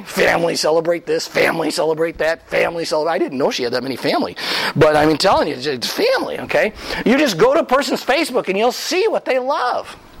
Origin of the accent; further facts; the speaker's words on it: Wisconsin, United States; I grew up in Packer country when Vince Lombardi was the coach.